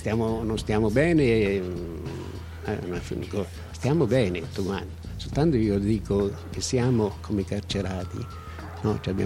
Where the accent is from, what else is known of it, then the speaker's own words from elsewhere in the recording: Caldarola, Marche, Italy; Sono originario di Caldarola, la mia famiglia viene da Caldarola